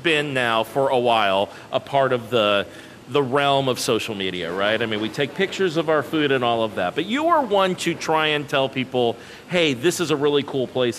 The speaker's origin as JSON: {"language": "English", "region": "Indiana", "country": "United States", "tie": "born or raised there", "also_born_or_lived": "Alabama", "said": "I grew up in Indiana and Alabama."}